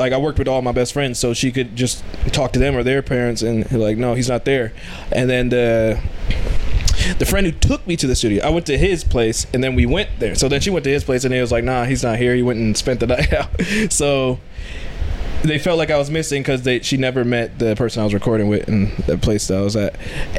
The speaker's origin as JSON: {"language": "English", "region": "Ohio", "country": "United States", "also_born_or_lived": "New York City", "said": "I'd spend a decent amount of time there, but more time in Ohio, so I am from Ohio. That's my birth certificate."}